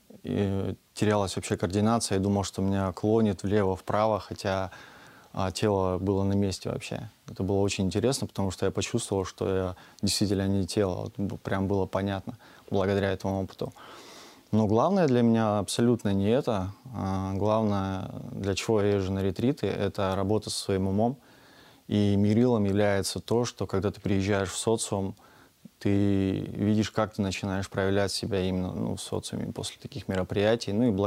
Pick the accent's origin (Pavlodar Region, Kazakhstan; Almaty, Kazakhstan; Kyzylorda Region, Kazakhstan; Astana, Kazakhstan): Astana, Kazakhstan; Я из Казахстана, город Астана. Послезавтра мне будет 34 года.